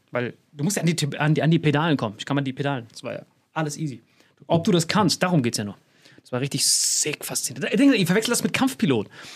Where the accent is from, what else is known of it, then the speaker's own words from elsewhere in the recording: Bad Kreuznach, Rhineland-Palatinate, Germany; ich war noch nie in Hamburg, ich komme aus Bad Kreuznach mit meinem Freund.